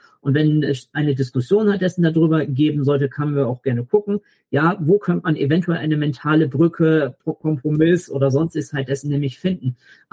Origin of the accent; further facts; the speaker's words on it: Germany; Und deswegen sage ich ja, das kann man auch auf uns Deutsche dessen ummünzen, weiter und so fort, dass wir uns fragen, ja, was macht uns zu Deutschen sozusagen?